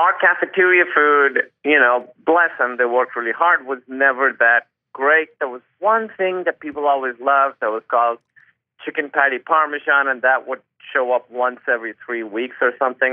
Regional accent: Pakistan; mostly home-cooked foods. My mother would cook, and we always had, I mean, we had Pakistani food every day.

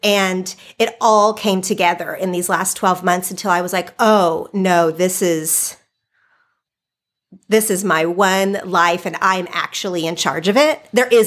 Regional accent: Oklahoma, United States; now in California, United States; You know, I grew up in Oklahoma. I'm very proud of that. I love Oklahoma.

